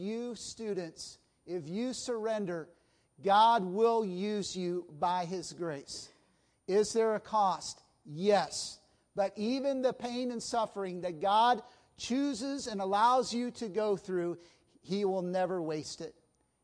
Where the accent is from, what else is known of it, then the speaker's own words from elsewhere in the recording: Goroka, Eastern Highlands, Papua New Guinea; I was sitting in that airplane in the tiny airport in Goroka, PNG, my hometown